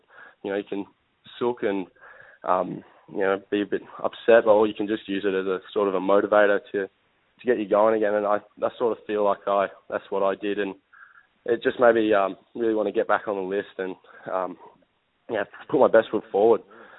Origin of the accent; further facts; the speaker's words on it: Perth, Western Australia, Australia; I'm from Perth